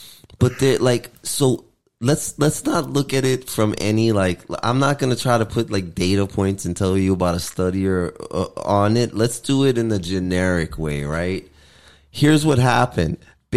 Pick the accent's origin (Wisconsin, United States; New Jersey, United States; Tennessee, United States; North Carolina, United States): New Jersey, United States; also born or lived in New York; Because I'm from the Northeast. I'm from, you know, New Jersey, New York.